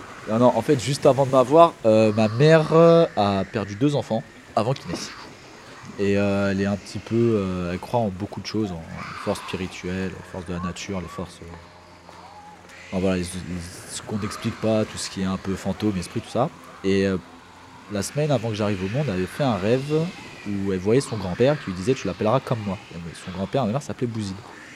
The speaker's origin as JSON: {"language": "French", "town": "Nogent-sur-Marne", "region": "Île-de-France", "country": "France", "tie": "born there", "said": "je suis né en 86 à Nogent-sur-Marne. Donc voilà, je suis français parce que je suis né sur le sol français. Mais vu que mes parents sont algériens, je suis aussi algérien, en fait, j'ai la double nationalité."}